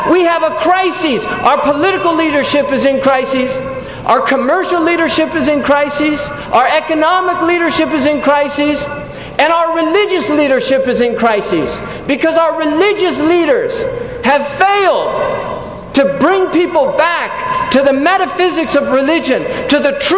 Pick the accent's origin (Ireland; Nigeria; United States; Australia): United States; I said, "I'm an American," and I raised my hands in mock surrender and said, "But I'm a peaceful American, and I represent the majority of Americans.